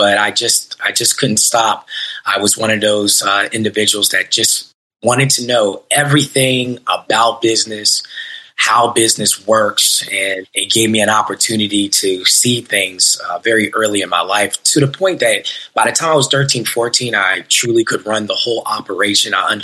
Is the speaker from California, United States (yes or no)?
no; Maryland, United States; also born or lived in Georgia; now in Delray Beach, United States; I was raised in Maryland, and from Maryland, I was went to Georgia, and that's when I did a lot of real estate